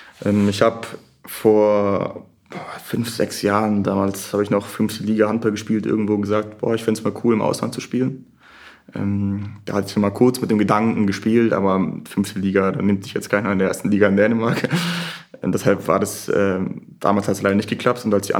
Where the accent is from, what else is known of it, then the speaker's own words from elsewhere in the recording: Konstanz, Baden-Württemberg, Germany; Ich komme ursprünglich aus Konstanz oder aus Vororten von Konstanz am Bodensee, das heißt ganz im Süden an der Grenze zur Schweiz direkt.